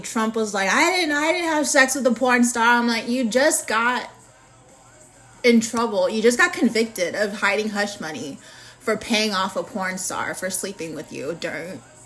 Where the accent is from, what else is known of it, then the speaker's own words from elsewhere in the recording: United States; I am American. I live in the United States. I live in Phoenix, Arizona.